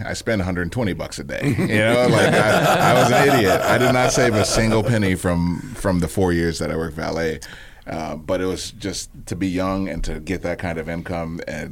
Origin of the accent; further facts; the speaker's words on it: Florida, United States; I think they had that in Florida. I grew up in Florida.